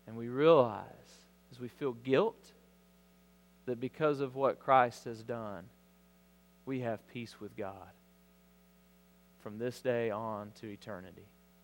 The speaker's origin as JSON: {"language": "English", "region": "Alabama", "country": "United States", "tie": "born or raised there", "said": "I'll never forget church I grew up in South Alabama."}